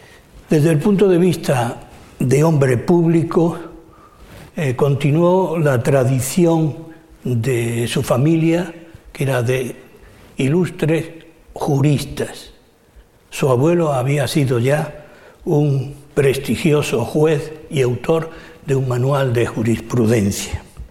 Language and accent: Spanish; Spain; como españoles, como estudiosos